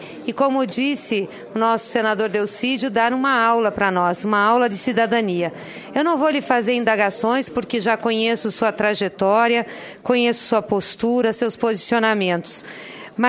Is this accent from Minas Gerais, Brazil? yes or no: no; Paraná, Brazil; eu estou muito orgulhosa como paranaense de ter acompanhado hoje aqui